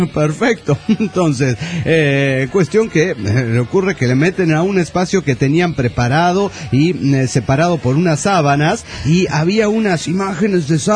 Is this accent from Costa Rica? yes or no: no; Golden, Colorado, United States; Hola, ¿cómo están? … de Golden Colorado.